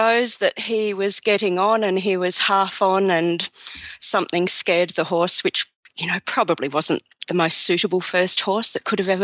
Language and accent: English; Tasmania, Australia; I grew up in Tasmania, which is that little dot of an island down the bottom of Australia.